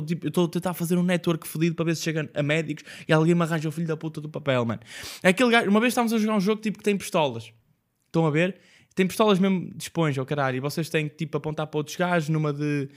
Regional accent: Vila Nova de Gaia, Porto, Portugal; E eu sou de Gaia

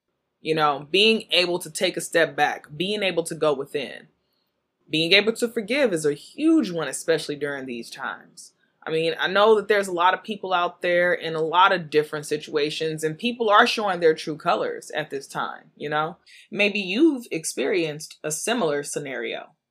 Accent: St. Louis, Missouri, United States; I'm from St. Louis, Missouri.

